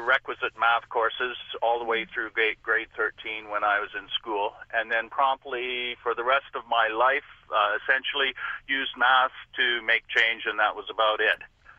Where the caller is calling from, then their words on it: Wasaga Beach, Ontario, Canada; I'm on Wasega Beach right now. I'm just passing through.